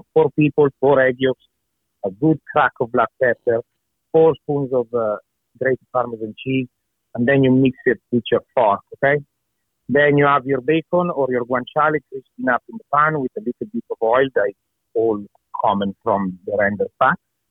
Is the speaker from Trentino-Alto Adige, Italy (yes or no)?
no; Milan, Lombardy, Italy; especially in the north where I am from, because I'm from Milan